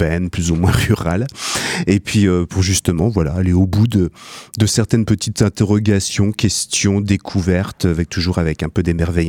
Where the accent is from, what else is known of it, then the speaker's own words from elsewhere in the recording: Grand Est, France; moi je suis natif des Vosges, mes racines sont essentiellement dans le Saintois.